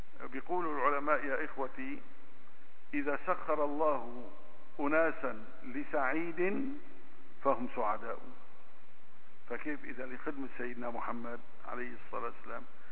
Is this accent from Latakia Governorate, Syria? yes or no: no; Aleppo, Aleppo Governorate, Syria; ولكن نحن أخي من حلب